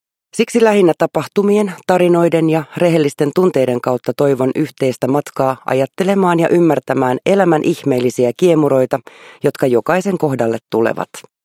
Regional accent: Helsinki, Uusimaa, Finland; born there; Synnyin Helsingissä kätilöopistolla helmikuun 19. päivänä vuonna 1971.

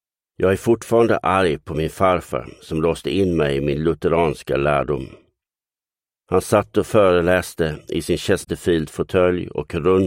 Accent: Lund, Skåne, Sweden; Jag är en bohem från Lund.

